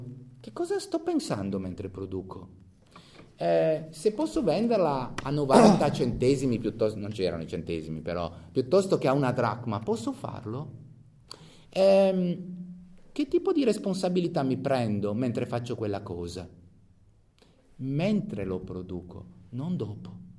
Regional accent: Ivrea, Piedmont, Italy; Io vengo da Ivrea, sono anche legato così da motivi di affezione

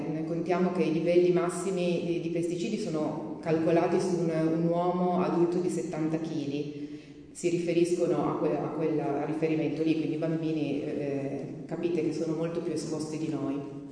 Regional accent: Antignano, Tuscany, Italy; io vengo da Antignano, quindi non da molto lontano, insomma.

